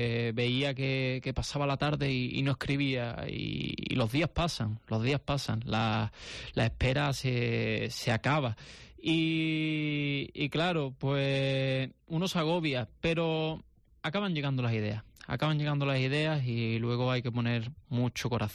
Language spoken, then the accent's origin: Spanish; Huelva, Andalusia, Spain; yo soy onubense, soy de la capital y no conozco.